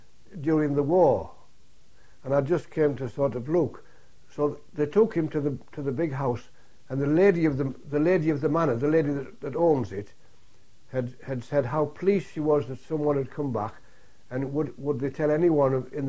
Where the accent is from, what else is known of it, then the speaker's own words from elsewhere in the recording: Barnard Castle, North East England, United Kingdom; Where are you from? I said, I'm from Barnard Castle.